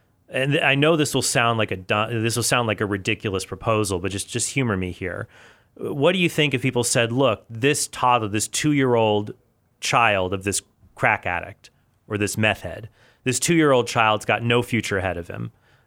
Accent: Southwest, United States; Now, I grew up in the Southwest, and there's a lot of meth labs, stuff like that.

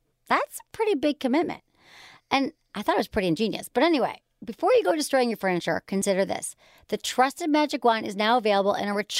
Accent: Michigan, United States; I'm from Michigan.

